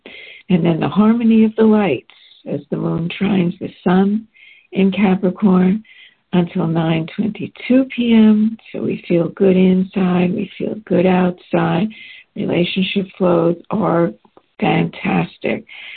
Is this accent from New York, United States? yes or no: yes; New York, United States; I mean, as a New Yorker, I stopped going out and about on New Year's Eve